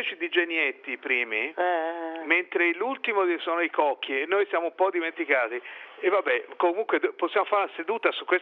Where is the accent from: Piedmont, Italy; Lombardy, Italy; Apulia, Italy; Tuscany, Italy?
Tuscany, Italy; Florence; sono nato e cresciuto a Firenze.